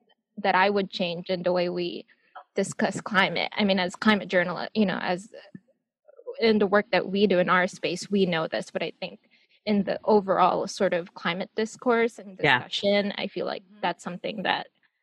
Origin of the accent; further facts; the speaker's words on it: Saipan, Northern Mariana Islands; I was born and raised in Saipan, Northern Mariana Islands. It's a U.S. territory just north of Guam.